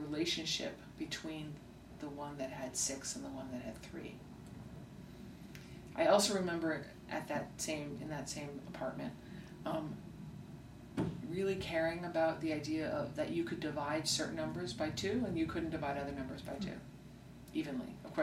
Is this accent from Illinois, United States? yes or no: no; Lexington, Massachusetts, United States; I grew up in Lexington, Massachusetts.